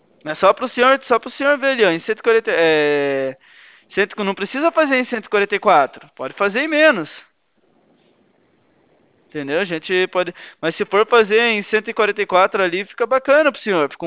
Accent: Curitiba, Paraná, Brazil; eu na verdade não sou daí de Rolândia, eu sou daqui de Curitiba

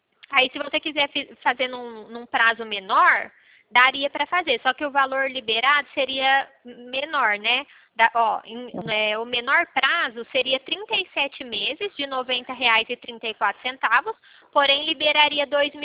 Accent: São Paulo, Brazil; eu sou aqui do interior de São Paulo.

